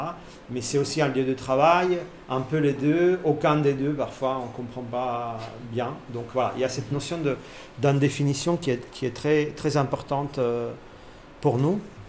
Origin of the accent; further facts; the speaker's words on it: Italy; now in Paris, France; je vais bouger en Italie, là où j'ai grandi